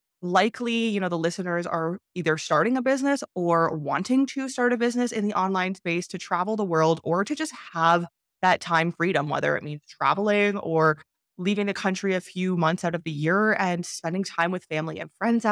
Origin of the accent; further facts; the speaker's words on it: Canada; I find in growing up in Canada, at least, that what you mentioned in the Caribbean of how there's always some hesitation or don't do it